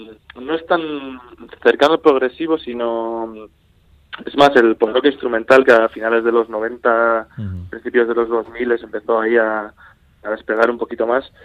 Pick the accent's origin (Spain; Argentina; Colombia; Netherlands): Spain; Canary Islands; Sí, somos del barrio, la verdad.